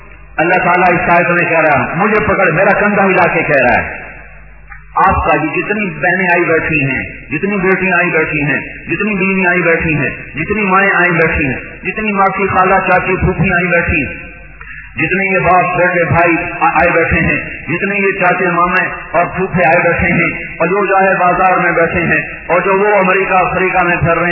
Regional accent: Multan, Punjab, Pakistan; حالانکہ چھوٹا سا ہمارا گاؤں دیہاتی علاقہ ملتان

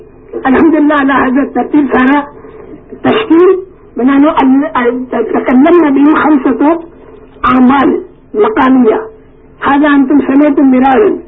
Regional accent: Morocco; moved away; ونحن من المغرب نحن ذهبنا الى اسبانيا.

